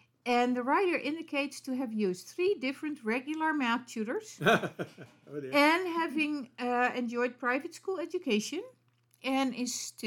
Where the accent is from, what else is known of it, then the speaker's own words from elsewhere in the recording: Netherlands; English is a second language; it comes from my home country.